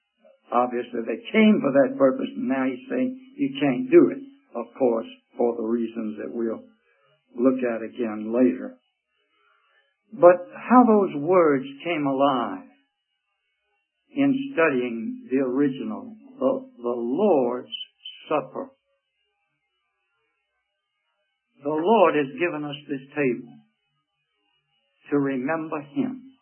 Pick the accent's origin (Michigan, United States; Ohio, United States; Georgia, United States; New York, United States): Georgia, United States; Augusta; I was brought up in Augusta, Georgia